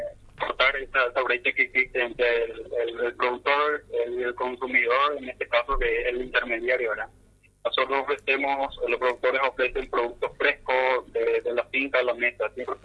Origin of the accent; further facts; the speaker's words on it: San Estanislao, San Pedro, Paraguay; now in Choré, Paraguay; Yo soy santaniano, pero me radico en la ciudad de Choré